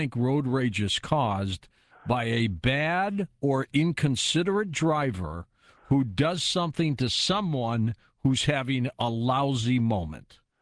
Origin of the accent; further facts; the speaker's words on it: Detroit, Michigan, United States; I'm from Detroit, like you are.